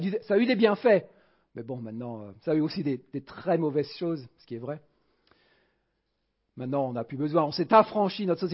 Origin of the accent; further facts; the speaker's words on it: France; also born or lived in United States; malgré mes 20 ans aux États-Unis, j'ai grandi en France, donc je sais ce que c'est de grandir ici.